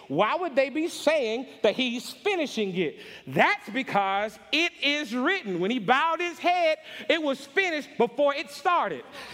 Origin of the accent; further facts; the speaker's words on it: United States; Now listen, I'm originally from America.